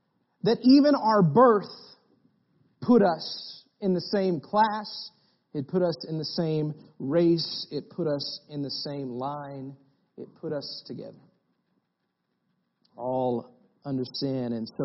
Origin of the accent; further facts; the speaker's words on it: Slick, Oklahoma, United States; I am from Bristow, Oklahoma, where I love the people, I grew up in a town called Slick, Oklahoma. It's not too far from Bristow